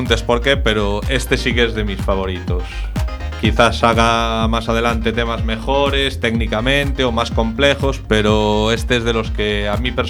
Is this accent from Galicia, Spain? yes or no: yes; A Coruña, Galicia, Spain; Los que somos de Coruña